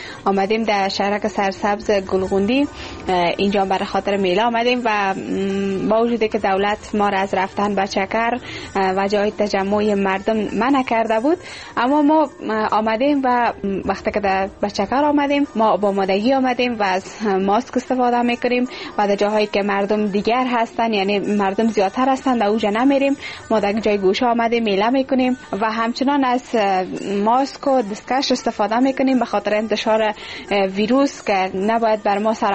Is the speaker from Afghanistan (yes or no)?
yes; Afghanistan; ما مردم افغانستان